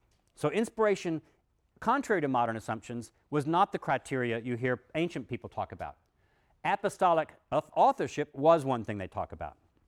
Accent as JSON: {"language": "English", "region": "Texas", "country": "United States", "tie": "born or raised there", "said": "when I was a kid growing up in Texas, one of our sayings was, \"Let's make like a Baptist and split, make like a Baptist church and split.\""}